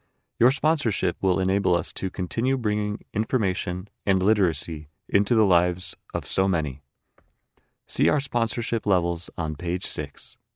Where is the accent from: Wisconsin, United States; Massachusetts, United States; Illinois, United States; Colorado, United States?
Wisconsin, United States; Milwaukee; I grew up in Milwaukee